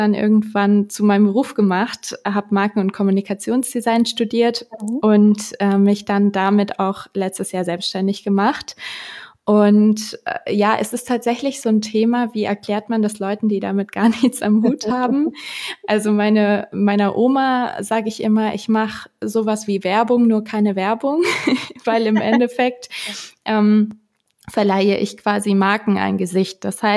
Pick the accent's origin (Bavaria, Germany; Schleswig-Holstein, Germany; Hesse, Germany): Bavaria, Germany; Munich; ich komme aus München